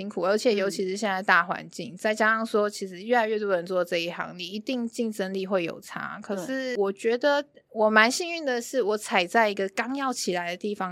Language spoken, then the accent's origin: Chinese; Taiwan; 我就想说为什么我们台湾人不行。